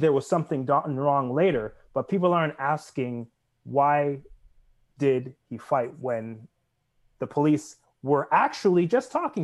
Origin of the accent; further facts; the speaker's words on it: Toronto, Ontario, Canada; I grew up in Rexdale, so I know North Etobicoke. I know that feeling.